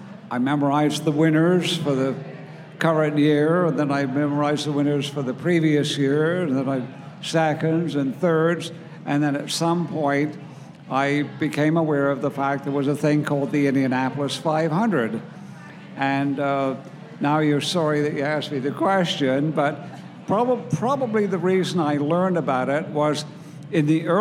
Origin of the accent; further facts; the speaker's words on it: England, United Kingdom; And I was born and raised in England